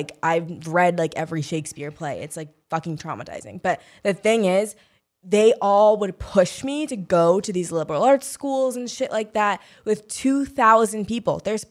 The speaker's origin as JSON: {"language": "English", "town": "St. Louis", "region": "Missouri", "country": "United States", "said": "And I'm from St. Louis, which at the time was like a very, you know, racially, like there was a lot of issues happening in St. Louis."}